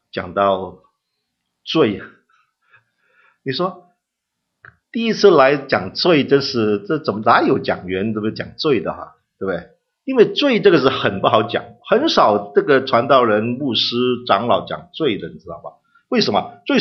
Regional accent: Hong Kong; now in United States; 我是在香港长大的啊，所以我是地道的广东人

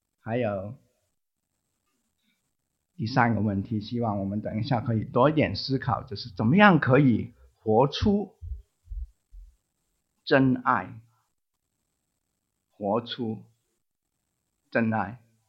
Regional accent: Hong Kong; 我的故乡是在香港

